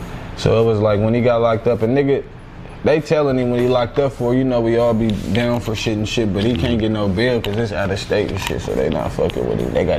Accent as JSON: {"language": "English", "town": "Oak Park", "country": "United States", "said": "Reason why is because no matter where I lived, I was always from Oak Park. I started banging young, so I let it be known early that I'm from Oak Park."}